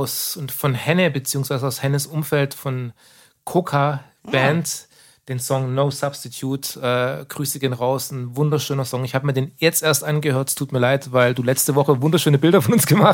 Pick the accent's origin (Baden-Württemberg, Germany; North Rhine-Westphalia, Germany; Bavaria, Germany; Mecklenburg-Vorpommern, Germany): Baden-Württemberg, Germany; Stuttgart; Ich bin aus Stuttgart, ich brauch's nicht entschuldigen.